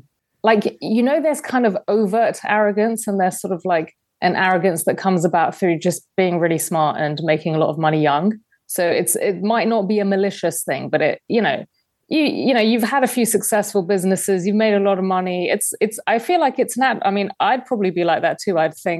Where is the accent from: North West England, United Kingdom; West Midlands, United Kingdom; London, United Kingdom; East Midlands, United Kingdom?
London, United Kingdom; I grew up in London, in England.